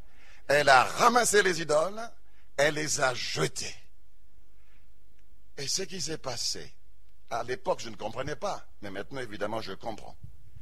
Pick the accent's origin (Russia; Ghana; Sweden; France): Ghana; Je suis originaire du Ghana.